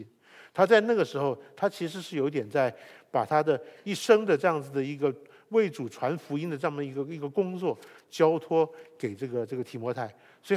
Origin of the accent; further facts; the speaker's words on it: Taiwan; 那我们从台湾出来的，我们每个人都需要当兵啊